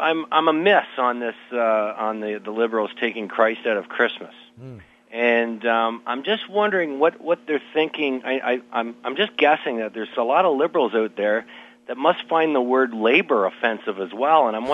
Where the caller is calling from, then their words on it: Ontario, Canada; Well, I'm calling from Canada.